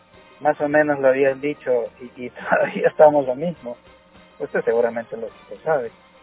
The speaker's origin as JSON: {"language": "Spanish", "town": "Soyapango", "region": "San Salvador", "country": "El Salvador", "said": "y soy de Soyapango"}